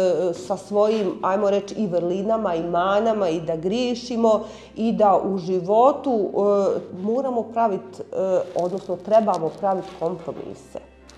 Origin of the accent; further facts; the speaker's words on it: Zenica, Federation of Bosnia and Herzegovina, Bosnia & Herzegovina; also born or lived in Brčko; Nakon par godina, otac je rođeni Zeničanin, on se ponovo vratio u Zenci, a i mi zajedno s njim. I otac sam ja ovdje u Zenci, živim, radim, studiram